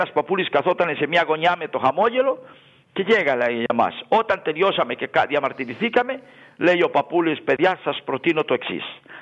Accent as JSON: {"language": "Greek", "country": "Colombia", "second_language": "Greek", "said": "Εγώ, ακούστε, εμείς είμαστε Μουίσκας. Το αίμα μου, τα σκισμένα μου μάτια ομολογούν ότι εγώ προέρχομαι από Ινδιανική καταγωγή. Υπάρχουν όμως στην χώρα μας αυτοί που προέρχονται από Ισπανική"}